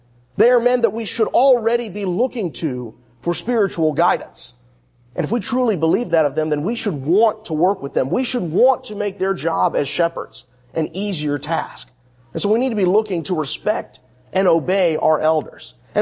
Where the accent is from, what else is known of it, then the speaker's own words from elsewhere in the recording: Richmond, Virginia, United States; Growing up in the Virginia area, specifically in the Richmond area, one of the things that was hardest about going to church sometimes is many of these churches did not have elders.